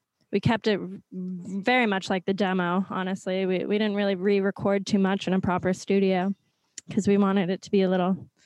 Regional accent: New York, United States; I mean, we're from New York.

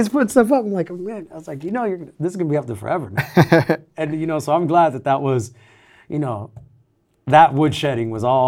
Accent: California, United States; born there; mom was born in Mexico, my dad was born in Texas. I was born in Northern California

